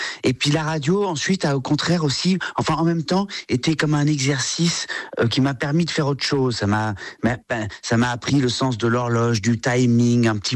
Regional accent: Réunion; moved away as an adult; now in France; moi j'ai grandi à La Réunion, j'y suis né et j'y ai grandi jusqu'à l'âge de 25 ans. Je suis arrivé en métropole, j'avais déjà quasiment 25 ans.

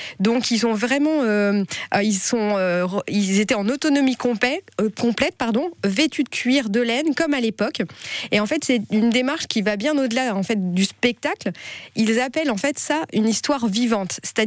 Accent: Nantes, Pays de la Loire, France; Pour ceux qui savent, je suis nantaise, donc la Loire, effectivement, il y a la Loire aussi à Nantes.

